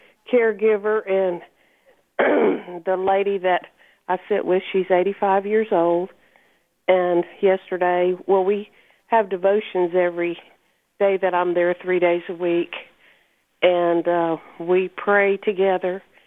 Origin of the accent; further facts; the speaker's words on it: DeRidder, Louisiana, United States; I'm from DeRidder, Louisiana.